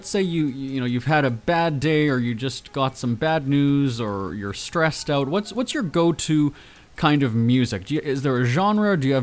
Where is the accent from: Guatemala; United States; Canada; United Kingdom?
Canada; Winnipeg, Manitoba; born there; I was born in Winnipeg, a few hours away.